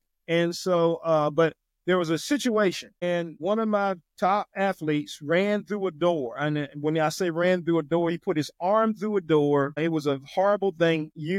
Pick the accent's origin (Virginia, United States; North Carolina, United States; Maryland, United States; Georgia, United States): Virginia, United States; I'm coming from Virginia to Texas thing. But I'll give you a little bit about, the Tidewater, where I'm from originally.